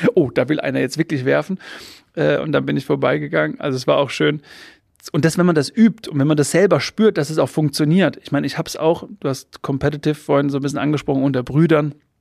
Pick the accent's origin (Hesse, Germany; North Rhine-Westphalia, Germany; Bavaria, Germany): Bavaria, Germany; Obernburg; die Region, in der ich groß geworden bin, am bayerischen Untermain, bin ich in Obernburg groß geworden